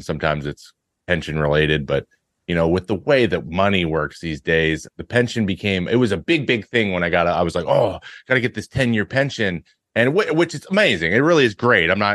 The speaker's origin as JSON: {"language": "English", "region": "Pacific Northwest", "country": "United States", "said": "you know, I'm from the Northwest."}